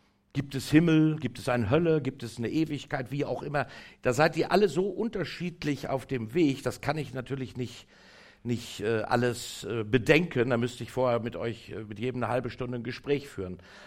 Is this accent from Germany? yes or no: yes; Gütersloh, North Rhine-Westphalia, Germany; born there; ich komme aus Ostpreußen, das heißt, ich bin hier geboren in Gütersloh, aber meine Eltern, die ganze Sippe, kommt aus Ostpreußen.